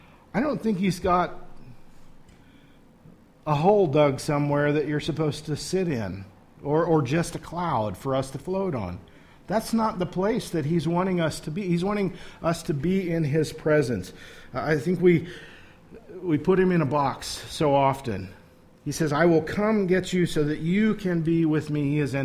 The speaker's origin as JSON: {"language": "English", "town": "Wichita", "region": "Kansas", "country": "United States", "tie": "born or raised there", "also_born_or_lived": "Newton / Hesston", "said": "I was born in Newton. My first about 6 months, give or take, I lived on the south end of Main Street in Heston. We moved to Wichita after that."}